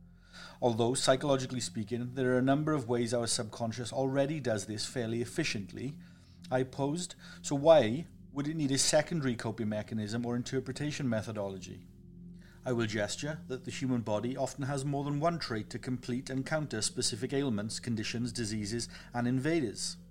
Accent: Wales, United Kingdom; I grew up in the Welsh countryside, a small village deep in the heart of the famous Welsh valleys.

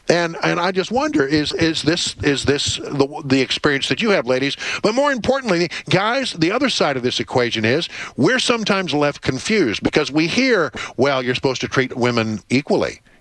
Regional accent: Texas, United States; I'm from Texas, and my mother raised me to show respect for the women.

